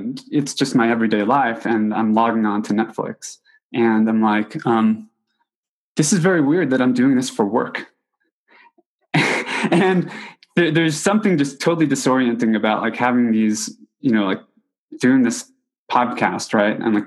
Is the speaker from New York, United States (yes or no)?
yes; New York, United States; So for example, I grew up in New York and on Long Island.